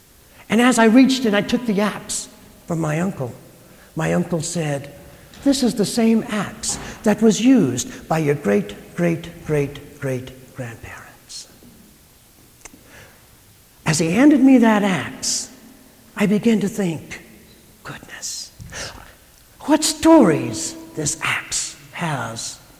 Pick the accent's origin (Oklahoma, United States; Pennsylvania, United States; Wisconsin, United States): Oklahoma, United States; I was born and raised in Oklahoma. And at the time that I was living in Oklahoma, my grandma and the women folk, they had a wood cook stove that they cooked on